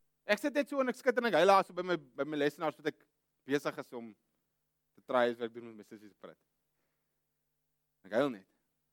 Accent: Karoo, South Africa; ek kom van die Araf daar in die middel van die Karoo daar waar julle nie weet wat dit is nie

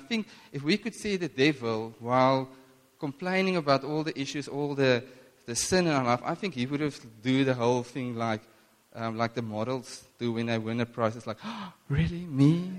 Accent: Northern Cape, South Africa; I come from the Camus, that's a big city there in the Northern Cape, near Upington, for those that don't know. And the Orange River flows past that.

